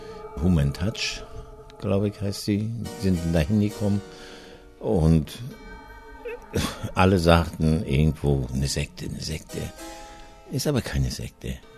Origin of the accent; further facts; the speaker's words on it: Lassan, Mecklenburg-Vorpommern, Germany; ich komme aus Lassahn, bin 60 Jahre alt und wohne seit 1960 in Lassahn.